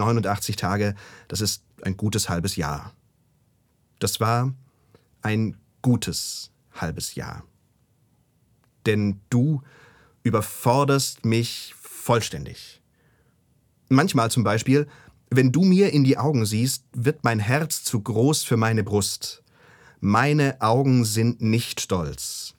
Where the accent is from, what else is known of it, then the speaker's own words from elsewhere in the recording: Esslingen am Neckar, Baden-Württemberg, Germany; Ich komme aus Esslingen am Neckar